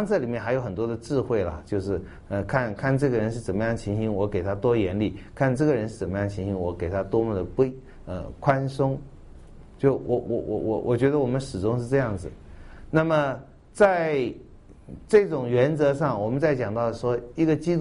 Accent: Taiwan; 我们台湾这边这一点是我觉得很遗憾的

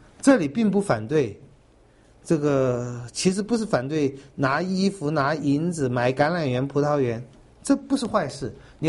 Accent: Taiwan; 我们台湾人是绝不离开钱

